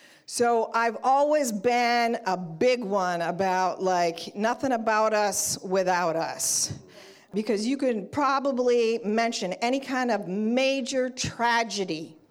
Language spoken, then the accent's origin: English; Minnesota, United States; Is one, I'm from Minnesota.